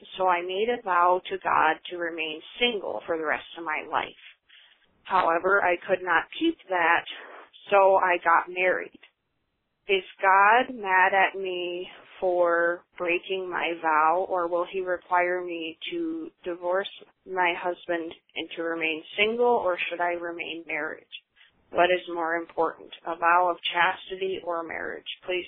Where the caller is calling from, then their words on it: Iowa, United States; and I'm from Iowa.